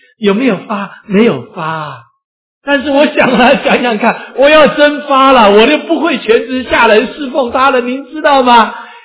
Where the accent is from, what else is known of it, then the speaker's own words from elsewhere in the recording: China; 那我们中国人常常讲福、福气、福乐等等。